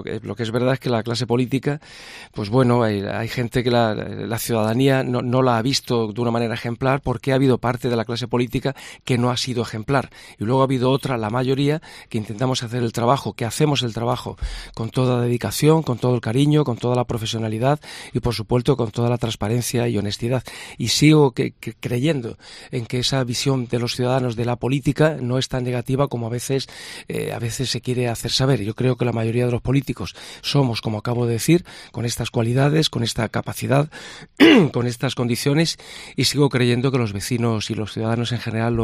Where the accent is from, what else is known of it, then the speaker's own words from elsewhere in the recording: Coín, Andalusia, Spain; born there; now in Estepona, Spain; yo nací en Coín, llevo ya más de 20 años en Estepona, estoy encantado de vivir en Estepona y de haber nacido en Coín, pueblo con el que mantengo vínculos personales, familiares y muy intensos